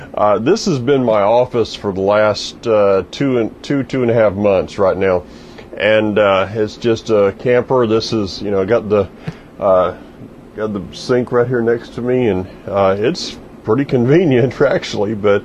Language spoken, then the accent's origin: English; Florida, United States; Literally, this feels like what I grew up in Florida. The thing is that when I was growing up in Florida, in the middle of it, you didn't notice it